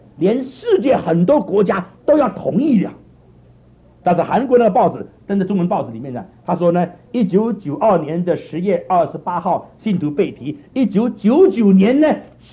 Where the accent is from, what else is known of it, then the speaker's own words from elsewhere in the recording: China; OK， 我希望我们中国人呢不要没有脑袋，好不好 ？